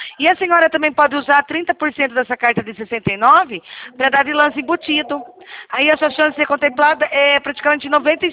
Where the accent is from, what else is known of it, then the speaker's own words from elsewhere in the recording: Rio Claro, São Paulo, Brazil; eu sou do Rio Claro, São Paulo.